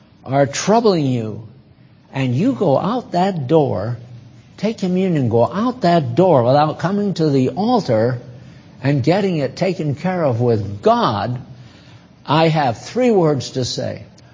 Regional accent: New England, United States; well, I come from New England, and I think of Maine and Vermont and New Hampshire and Massachusetts as being the real stuff.

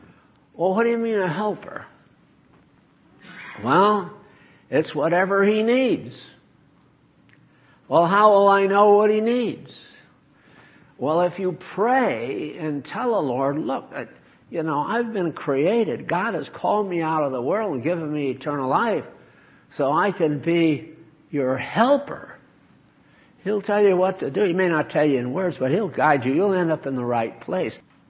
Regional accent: New England, United States; Now, where I was raised in New England, there's a few things that were true.

